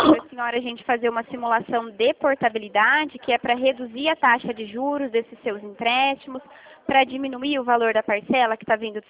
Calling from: São Paulo, Brazil; Eu estou falando aqui de São Paulo.

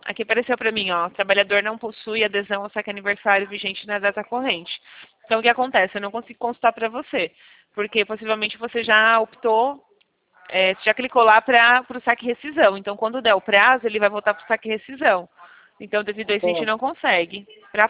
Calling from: São Paulo, Brazil; Eu tô falando aqui de São Paulo, né?

